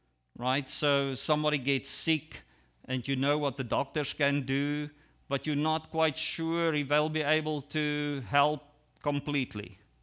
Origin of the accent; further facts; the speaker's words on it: Ohio, United States; now in Hawaii, United States; Yet, because of my accent, I've learned, when I tell people I'm from Ohio, they hear all kinds of different things.